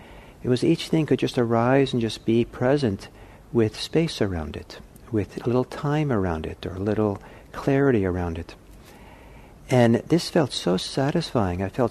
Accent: Norway; English is a second language; But I was living on a small farm in my home country, in rural Norway.

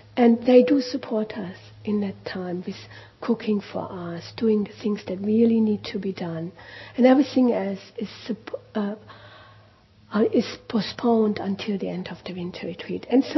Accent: Germany; English is a second language; I'm German. Please excuse my accent.

